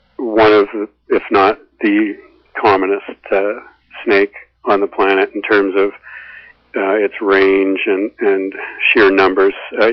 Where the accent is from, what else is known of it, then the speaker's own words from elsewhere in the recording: Toronto, Ontario, Canada; born there; I was born in Toronto, Ontario.